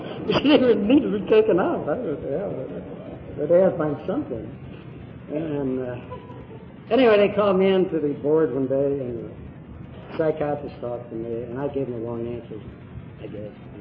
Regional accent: St. Louis, Missouri, United States; And I went back to St. Louis, my hometown.

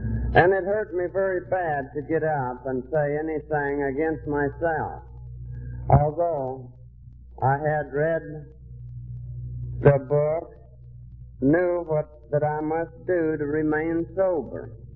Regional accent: Missouri, United States; I'm a boy and a hillbilly. And I was born and raised in the Ozarks of Missouri, down deep in the hills.

